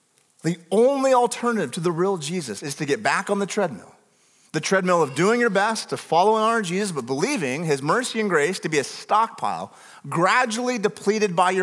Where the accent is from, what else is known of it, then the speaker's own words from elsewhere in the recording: Washington, United States; if you're new, I'm from Northwest Washington, so every, you know, handful of sermons, you get one of those illustrations.